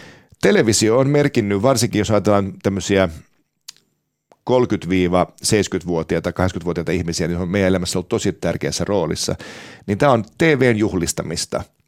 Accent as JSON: {"language": "Finnish", "town": "Helsinki", "region": "Uusimaa", "country": "Finland", "also_born_or_lived": "Porvoo", "said": "Lähtökohtahan on siis se, että mä olen siis Helsingistä ja mä olen Porvoon saaristosta. Mä olen siis meripoika."}